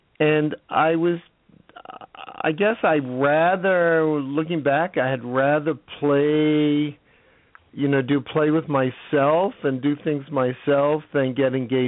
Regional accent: New York City, New York, United States; Well, I grew up in the Bronx, New York. I was actually born in Manhattan, but raised in the Bronx.

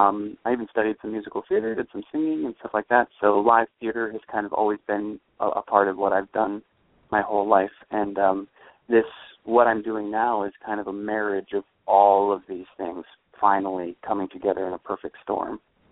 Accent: Vermont, United States; She grew up in Connecticut, and I grew up in Vermont

